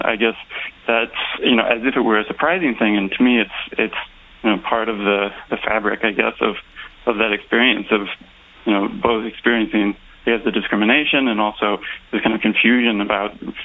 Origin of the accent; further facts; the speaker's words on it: Texas, United States; I grew up in Texas, and I'm descended from, you know, on my dad's side from Latinos who've lived there since before Texas was, since Texas was a Spanish colony.